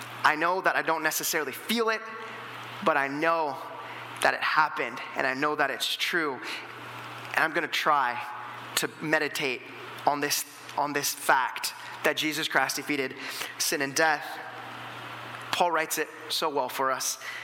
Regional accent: Grants Pass, Oregon, United States; now in Canada; I'm not originally from here. I'm from Grants Pass, Oregon. And when I came up to Canada in 2013 for a mission trip.

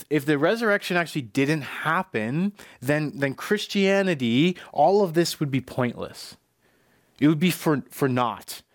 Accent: Ontario, Canada; I'm from Ontario originally. That is where in which I was born. I was raised in a Christian home

